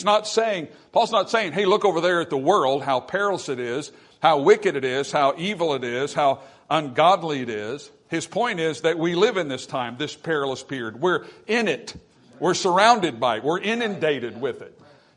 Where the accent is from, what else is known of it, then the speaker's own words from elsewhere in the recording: United States; As an American, it breaks my heart to see where our country is